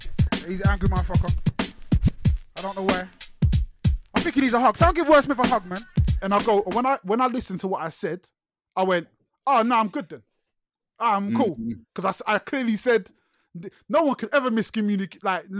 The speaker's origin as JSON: {"language": "English", "town": "Luton", "region": "East of England", "country": "United Kingdom", "tie": "born or raised there", "said": "Philly, I grew up in Luton, man."}